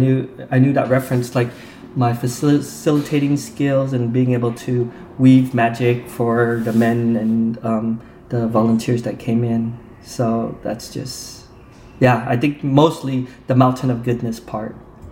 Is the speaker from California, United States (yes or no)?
no; Provo, Utah, United States; I grew up in Provo, Utah, which is during that time, it was right after the Vietnam War. So I would not be surprised if we were the very first Vietnamese family there to settle in Utah.